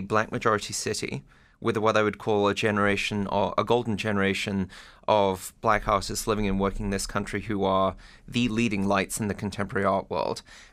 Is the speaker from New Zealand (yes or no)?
no; England, United Kingdom; also born or lived in Scotland; now in Baltimore, United States; Born in Scotland, raised in England, and sort of variously itinerant across your country.